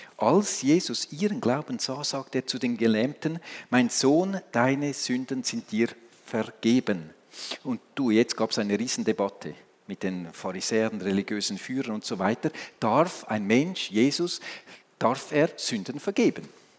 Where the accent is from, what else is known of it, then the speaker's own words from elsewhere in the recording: Switzerland; Okay, ich weiß, ich bin Schweizer. Es geht auf Schweizerdeutsch viel besser.